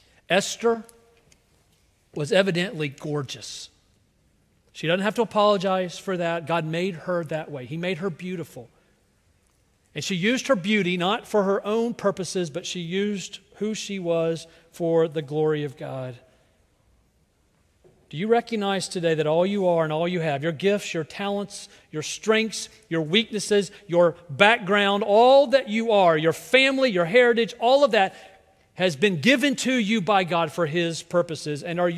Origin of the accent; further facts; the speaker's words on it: South Carolina, United States; I grew up in South Carolina. We were 50th in education when I grew up.